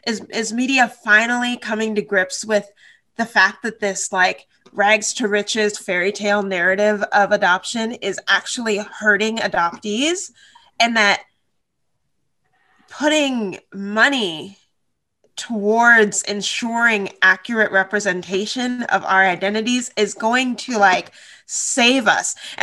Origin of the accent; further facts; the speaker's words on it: Washington, United States; also born or lived in Tennessee; I was born in Tennessee and raised in Washington State up near the Canadian border.